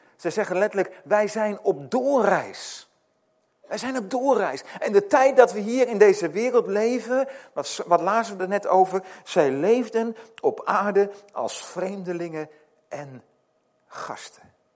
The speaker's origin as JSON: {"language": "Dutch", "country": "Netherlands", "said": "En dan zei ik altijd, ja, ik kom uit Nederland."}